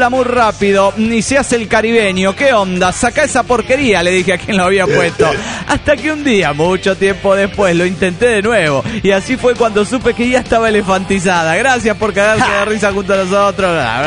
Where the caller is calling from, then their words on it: Matehuala, San Luis Potosí, Mexico; Hola, soy el cráneo de San Luis Potosí.